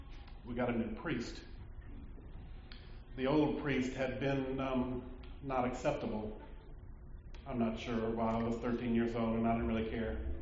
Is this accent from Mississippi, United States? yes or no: yes; Vicksburg, Mississippi, United States; I grew up in Holy Trinity Episcopal Church in Vicksburg, Mississippi.